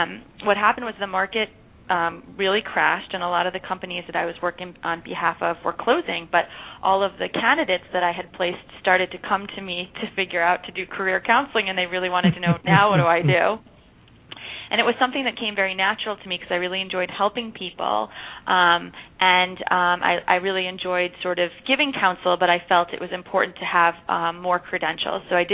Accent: Illinois, United States; also born or lived in Israel; Sure. I grew up outside of Chicago. So I'm a Midwesterner, and I also went to college in the University of Wisconsin in Madison. So I was in the Midwest for a good part of the first half of my life.

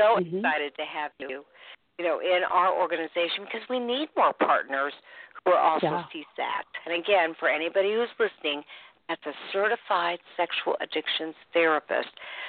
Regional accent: Indianapolis, Indiana, United States; I'm from Indianapolis, and it's Indy Kids

